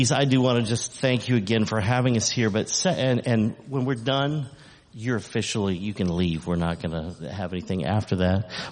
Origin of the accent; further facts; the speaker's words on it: Missouri, United States; And I'm from Missouri